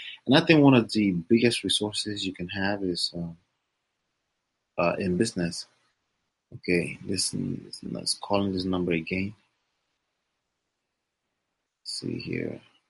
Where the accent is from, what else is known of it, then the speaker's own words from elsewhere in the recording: Woodbridge, New Jersey, United States; I am from Woodbridge, New Jersey.